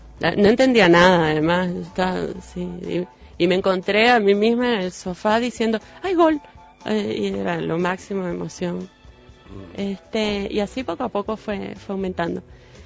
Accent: Venezuela; accent: Venezuelan; Tengo mucho acento raro ahora. Tú me sientes acento venezolano, pero...

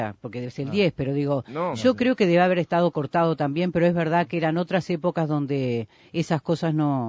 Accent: Montevideo, Uruguay; nosotros, por lo menos los montevideanos, pensamos siempre en los festejos en el centro.

